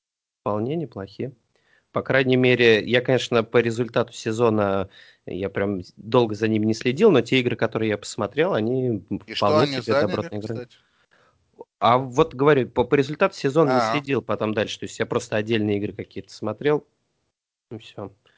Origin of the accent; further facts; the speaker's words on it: Voronezh, Voronezh Oblast, Russia; Ну, слушайте, я из Воронежа